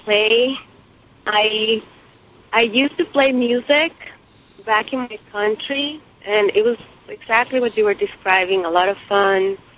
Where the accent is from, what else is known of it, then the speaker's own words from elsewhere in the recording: Guatemala; Guatemala.